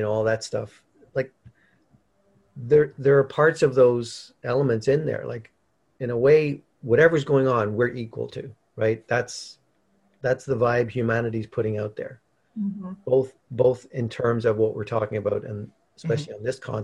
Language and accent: English; Northern Ireland, United Kingdom; I was born in 64. So, you know, the civil rights stuff. And then I grew up in Northern Ireland.